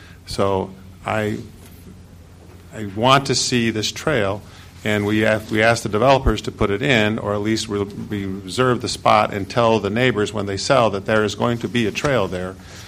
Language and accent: English; Detroit, Michigan, United States; I grew up in the Detroit area